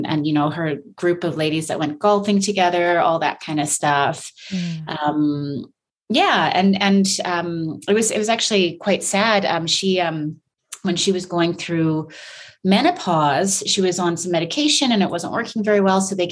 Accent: Fort McMurray, Alberta, Canada; also born or lived in California, United States; I was born in California. We lived there for 2 years. I have zero memories of a beautiful place like that. And we moved directly from there to Fort McMurray.

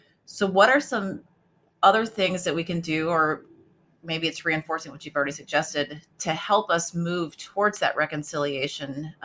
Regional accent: Illinois, United States; I, growing up in Southern Illinois, those types of things were not in our family context.

